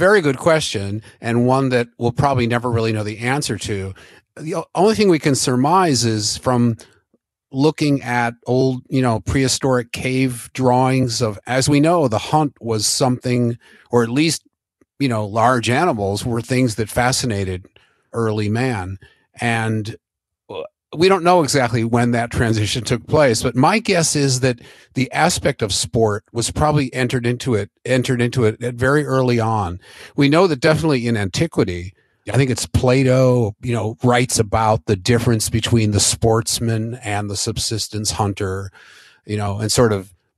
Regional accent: Minneapolis, Minnesota, United States; I grew up in Minneapolis, and I was sort of like the Jewish Tom Sawyer or something in a way.

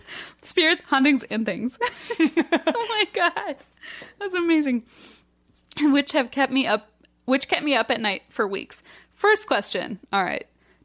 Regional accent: Reading, Pennsylvania, United States; while visiting my hometown of Reading, Pennsylvania for Christmas and New Year's

